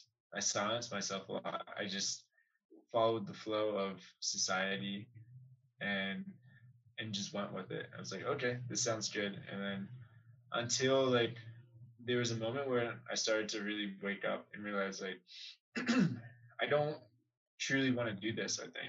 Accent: United States; I grew up like how most people in the U.S. grew up, you know, very privileged in a way

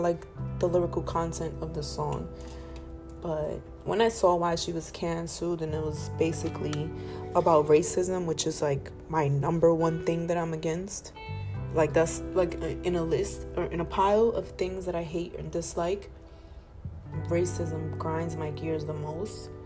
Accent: Bronx, New York, United States; that went out for a long time

